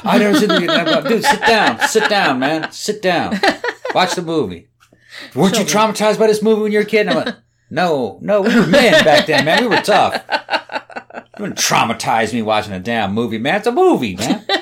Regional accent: United States; It's kind of a weird dynamic, you know, being an American, you see, like, this happening in a third world setting.

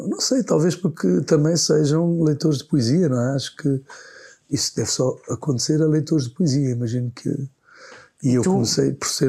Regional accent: Angola; Como angolano, tudo isso, quer dizer, sou mais atento a determinadas questões do que outras

